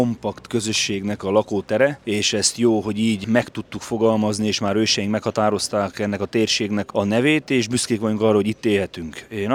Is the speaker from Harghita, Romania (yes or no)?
yes; Odorheiu Secuiesc, Harghita, Romania; Én ugye Székelyudvarhelyről jövök, udvarhelyszéki szenátor, Hargita megyei szenátor vagyok